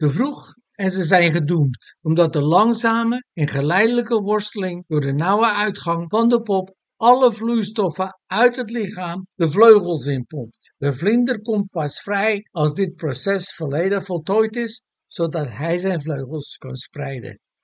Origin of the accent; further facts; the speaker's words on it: Netherlands; Als Nederlanders staan we bekend als kaaskoppen, eigenwijze doordouwers die volharden.